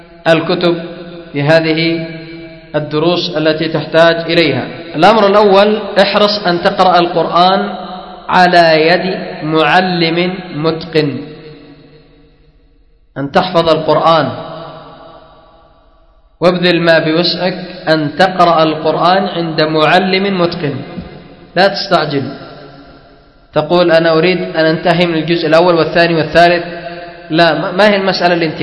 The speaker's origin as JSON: {"language": "Arabic", "country": "Yemen", "said": "عندنا في اليمن قراءة حفص عن عاصم"}